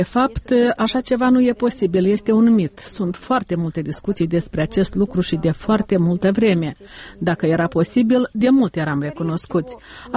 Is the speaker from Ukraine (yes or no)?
yes; Kirovohrad Oblast, Ukraine; Și eu sunt din Ucraina, din regiunea Kirovograd.